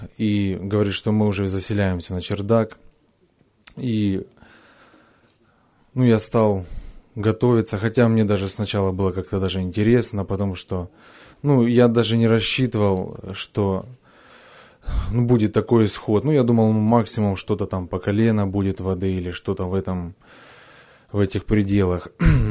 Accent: Krymsk, Krasnodar Krai, Russia; я из Крымска.

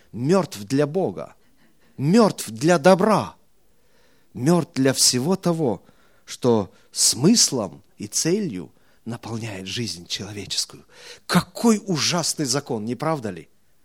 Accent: Tajikistan; Я вырос в Таджикистане, и там живут местные коренные жители, это таджики.

